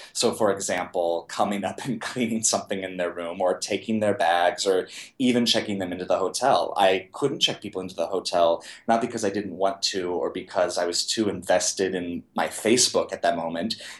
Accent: Texas, United States; now in New York, United States; I was a tourist. I grew up in Texas, and I would come to visit New York and fell in love with it.

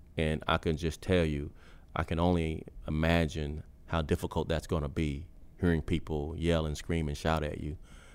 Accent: Dallas, Texas, United States; I'm born and raised in Dallas.

